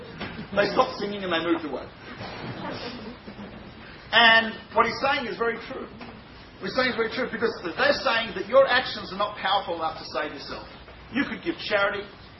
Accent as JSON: {"language": "English", "country": "Australia", "said": "Because I'm Australian, so if you go to my class, it's part of it."}